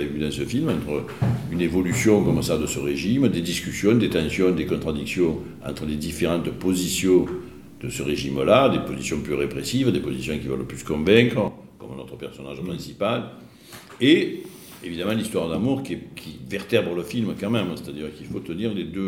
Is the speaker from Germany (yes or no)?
no; France; Donc, mais la France, donc, je suis français, donc je prends une part du « nous », bien sûr...